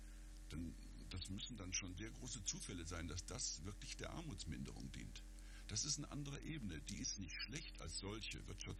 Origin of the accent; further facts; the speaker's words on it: Germany; aber ich war als typischer Deutscher stur